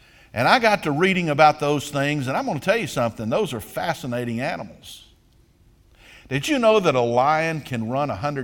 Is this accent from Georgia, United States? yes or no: yes; Georgia, United States; I come from South Georgia.